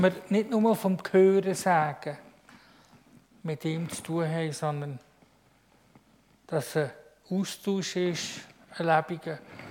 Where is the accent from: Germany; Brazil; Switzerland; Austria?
Switzerland; als Schweizer sind wir vor allem versucht zu jämmern.